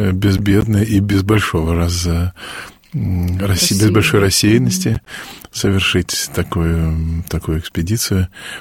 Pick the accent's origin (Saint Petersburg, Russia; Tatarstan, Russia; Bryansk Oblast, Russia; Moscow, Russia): Moscow, Russia; я такой москвич до мозга костей. Все у меня было в Москве, даже два образования, и армия, и та была под Москвой, и монашество-то мое, собственно, тоже было в центре Москвы.